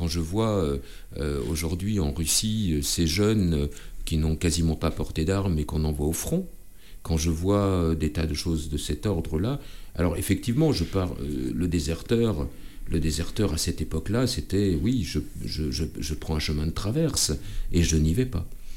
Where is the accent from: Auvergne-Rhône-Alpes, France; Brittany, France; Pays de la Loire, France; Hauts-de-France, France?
Brittany, France; Je me suis nourri déjà en tant que breton.